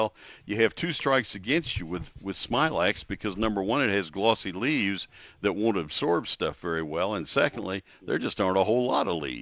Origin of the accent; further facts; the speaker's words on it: College Station, Texas, United States; Yeah, I grew up with it in College Station. I've known it all my life. We live outside the Dallas-Fort Worth area